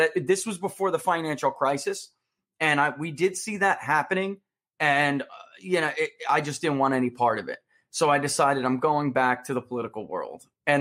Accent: New York City, New York, United States; born there; But yeah, I was born in New York. I live in, you know, I'm a Southerner now, but I was born in New York.

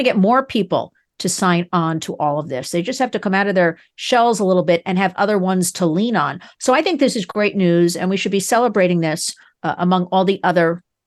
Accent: Glen Ridge, New Jersey, United States; Joining us now is Mary Fran Deacon from my hometown of Glen Ridge, New Jersey.

